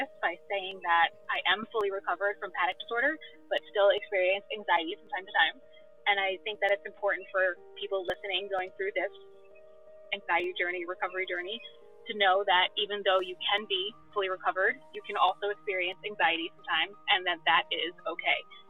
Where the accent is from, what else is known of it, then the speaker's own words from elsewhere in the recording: New York, United States; I am from Long Island, New York.